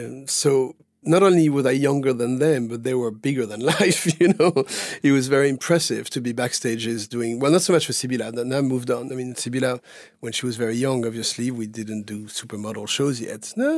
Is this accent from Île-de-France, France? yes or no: yes; Paris, Île-de-France, France; now in New York, United States; the times I was growing up in Paris